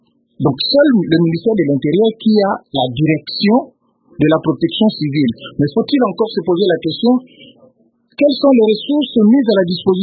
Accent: DR Congo; je suis de ce pays, je suis congolais de ce pays

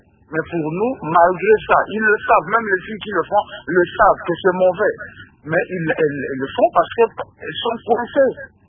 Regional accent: DR Congo; ici chez nous en RDC

